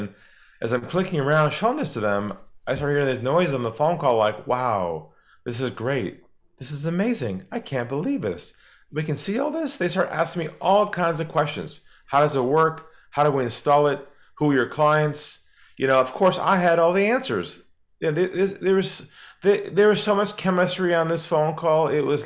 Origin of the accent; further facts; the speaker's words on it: San Diego, California, United States; now in Australia; And she's from Sydney, was working in Los Angeles at the time. And I'm from San Diego.